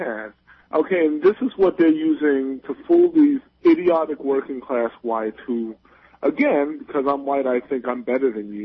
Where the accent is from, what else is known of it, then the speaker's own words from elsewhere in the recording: Brooklyn, New York, United States; I'm from Brooklyn, of course.